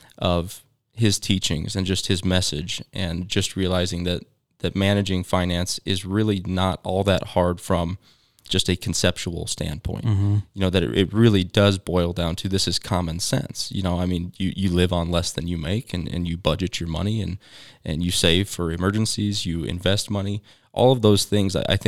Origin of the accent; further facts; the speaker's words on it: Colorado, United States; that I was familiar with growing up in Western Colorado.